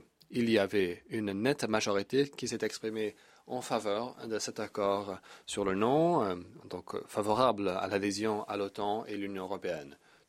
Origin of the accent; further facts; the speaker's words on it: Belgrade, Serbia; J'ai passé une partie de mon enfance à Belgrade